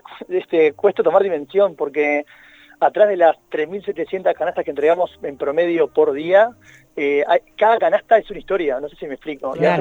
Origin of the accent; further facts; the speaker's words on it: Uruguay; yo como privado no lo conozco, como ciudadano uruguayo